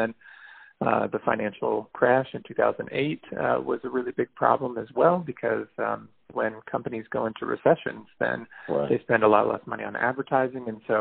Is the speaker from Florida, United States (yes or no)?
yes; St. Petersburg, Florida, United States; I got my start at my hometown paper in St. Petersburg, and I really value local news.